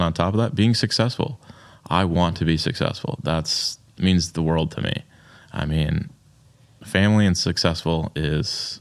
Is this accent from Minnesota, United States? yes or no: yes; Byron, Minnesota, United States; Yeah, I grew up in Byron.